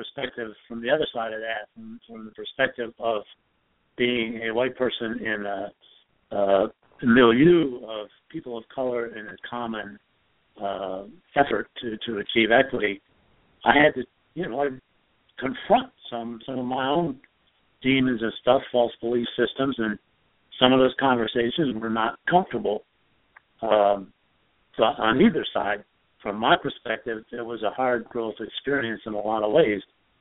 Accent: Michigan, United States; My hometown was one of those bedroom communities in Michigan that was built from the ground up to exclude people of color. A person mm-hmm. of color could not live or work in the town I grew up.

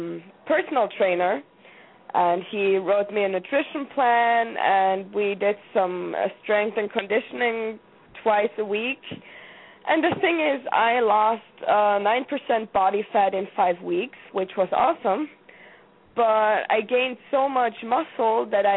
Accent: Austria; English is a second language; I am from Austria, and I'm training for Team Quest, so it's okay.

